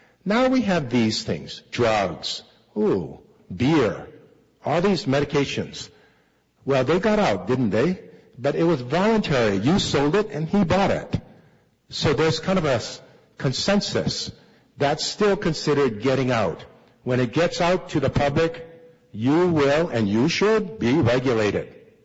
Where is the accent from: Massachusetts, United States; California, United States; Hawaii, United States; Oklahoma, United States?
Hawaii, United States; Maui; So the general talk is, I come from Maui, and we fought for a moratorium.